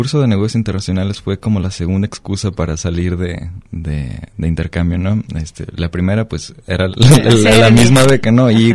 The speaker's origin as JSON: {"language": "Spanish", "country": "Mexico", "said": "nuestro mundo cultural, como mexicanos"}